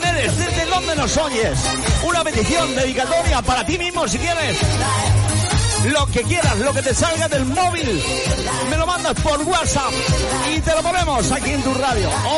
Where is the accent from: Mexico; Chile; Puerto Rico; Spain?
Spain; Pedro Muñoz, Castilla-La Mancha; Se nos iba Pedro Muñoz en la provincia de Ciudad Real, en mi pueblo.